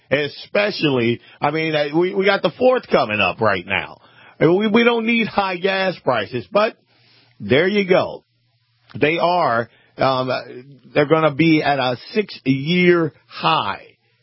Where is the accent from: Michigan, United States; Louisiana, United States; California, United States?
Louisiana, United States; I'm a Southern boy. I'm from Louisiana originally.